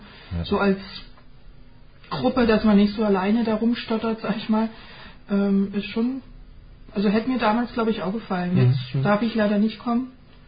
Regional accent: Berlin, Germany; ich habe damals auch in Berlin, ich komme aus Berlin, angefangen, in die Selbsthilfe zu gehen, da war ich, glaube ich, 17.

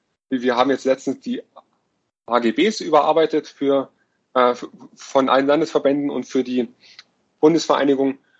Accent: Bavaria, Germany; ich komme aus der Nähe von München, bin 23 Jahre alt und studiere in München zurzeit Informatik

